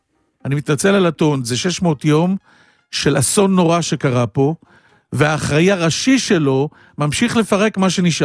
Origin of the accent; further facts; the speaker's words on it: Holon, Tel Aviv District, Israel; אני בא מתוך האירוע הזה, אני מחולון